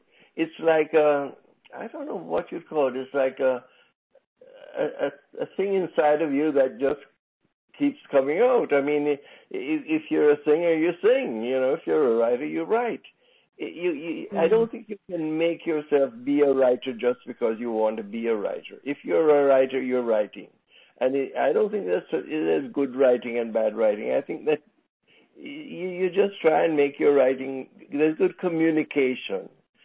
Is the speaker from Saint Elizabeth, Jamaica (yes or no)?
yes; Black River, Saint Elizabeth, Jamaica; I was born in Black River, St. Elizabeth, and my father was an agricultural instructor for St. Elizabeth